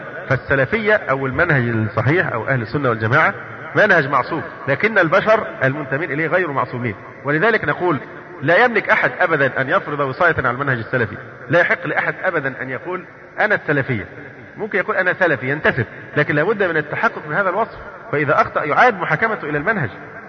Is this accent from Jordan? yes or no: no; Egypt; عندنا في مصر